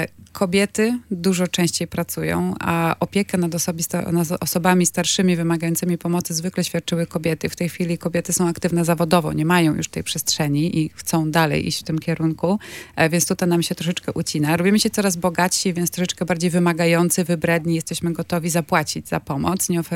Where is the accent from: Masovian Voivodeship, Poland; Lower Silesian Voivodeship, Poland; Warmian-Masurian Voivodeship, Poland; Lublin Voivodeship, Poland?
Warmian-Masurian Voivodeship, Poland; Elbląg; Ja pochodzę z Elbląga i tam ilość autobusów, częstotliwość dramatycznie spada.